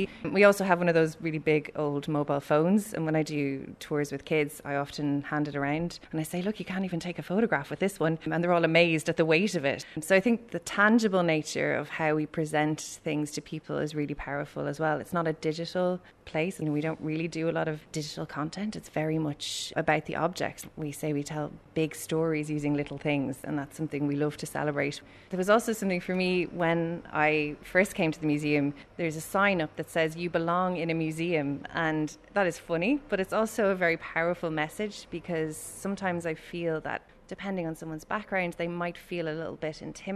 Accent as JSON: {"language": "English", "town": "Dublin", "region": "Leinster", "country": "Ireland", "said": "I'm from Dublin. Both my parents are from Dublin. So I am a local Northsider. I always grew up with Dublin folk songs. Our house was always full of books about Dublin."}